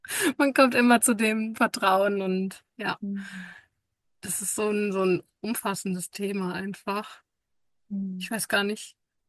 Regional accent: Lower Saxony, Germany; Kommen wir auch aus der Nähe von Göttingen, sind wir ja gestartet mit dem Van.

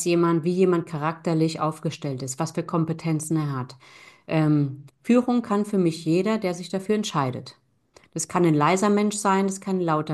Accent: Rhineland-Palatinate, Germany; accent: Palatinate dialect; moved away as an adult; now in Frankfurt, Germany; musste mein Dialekt so ein bisschen ablegen, weil die mich schnell so als kleine Bäuerin wahrgenommen haben. Ja, der Pfälzer Dialekt kommt ja in Frankfurt jetzt nicht besonders gut an.

